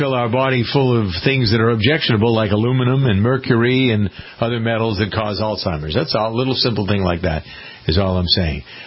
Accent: Framingham, Massachusetts, United States; born or raised there

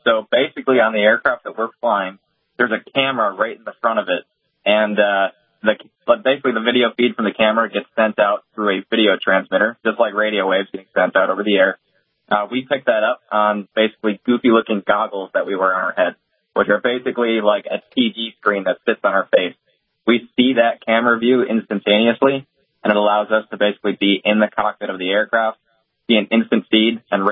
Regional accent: Oshkosh, Wisconsin, United States; now in Grand Forks, United States; I am from Oshkosh, Wisconsin originally, but am now stationed in nice and cold Grand Forks, North Dakota.

